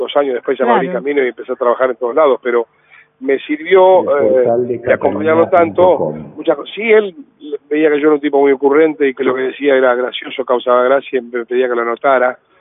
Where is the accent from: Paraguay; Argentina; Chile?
Argentina; Buenos Aires; La melancolía es un síntoma que uno tiene permanentemente, ya como porteño y como actor y comediante o cómico también te pasa más